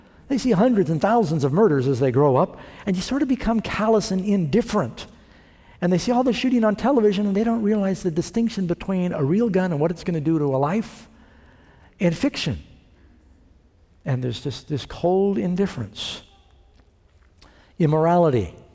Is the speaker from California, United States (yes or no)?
no; New York City, New York, United States; I grew up in New York City. That's a busy city. And it's a very populated city.